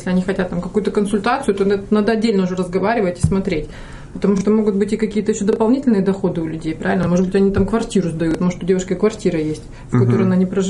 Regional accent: Far East, Russia; Вот, например, я с Дальнего Востока, правильно? У нас консульство американское было во Владивостоке.

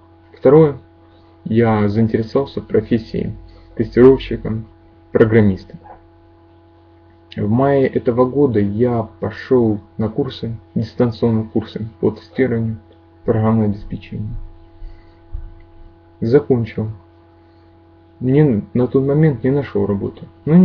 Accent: Donetsk, Donetsk Oblast, Ukraine; мне 24, я из Украины, город Донецк.

